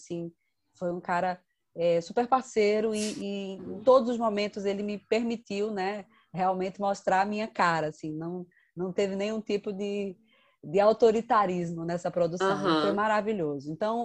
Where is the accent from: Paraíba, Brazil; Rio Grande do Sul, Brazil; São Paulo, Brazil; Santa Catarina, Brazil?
Paraíba, Brazil; Na minha terra, Paraíba, e obviamente é um disco que traz a minha nordestinidade do jeito que eu a enxergo